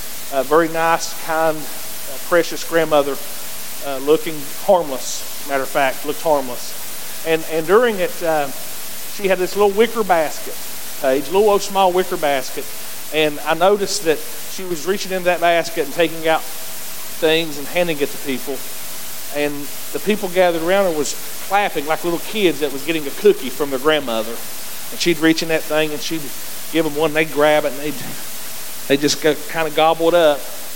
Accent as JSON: {"language": "English", "town": "Greenville", "country": "United States", "tie": "born or raised there", "said": "I remember growing up myself, I grew up in Greenville where we had a lot of game rooms."}